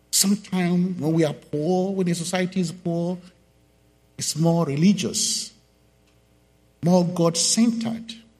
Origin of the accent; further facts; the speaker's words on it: Nigeria; Actually, I come from Nigeria. I came in last month. And I live and I work in Nigeria.